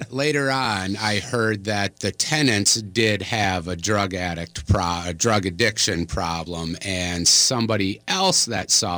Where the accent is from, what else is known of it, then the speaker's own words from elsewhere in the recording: Green Bay, Wisconsin, United States; So I'm originally from Green Bay